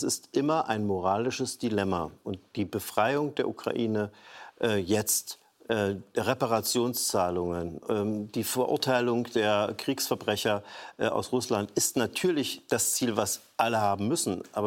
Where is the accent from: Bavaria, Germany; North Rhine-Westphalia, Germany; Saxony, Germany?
Saxony, Germany; so wie ich, bin ja auch Sachse